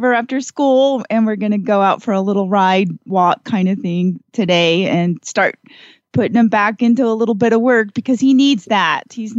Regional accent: Gardnerville, Nevada, United States; from Gardnerville, Nevada.

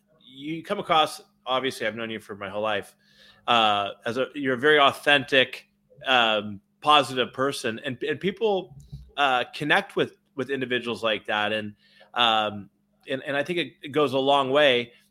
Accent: California, United States; Now, as you know, I've born and raised in the Bay Area.

